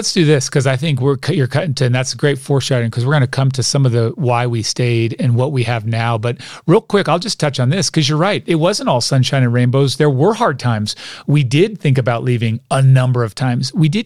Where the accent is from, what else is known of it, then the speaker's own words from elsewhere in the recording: Albuquerque, New Mexico, United States; also born or lived in Austin, Texas; I grew up in Albuquerque, New Mexico, lived in Austin, Texas. Then I came here.